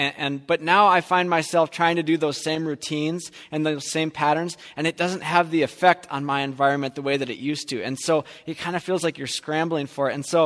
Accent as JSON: {"language": "English", "country": "United States", "said": "I'm an American. Give it to me right now."}